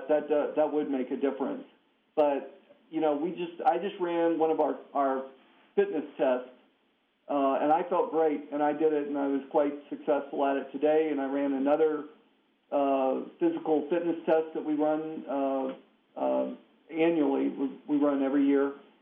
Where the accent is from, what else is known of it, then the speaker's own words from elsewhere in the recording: Louisiana, United States; now in Germany; Growing up in Louisiana, I never had a white Christmas.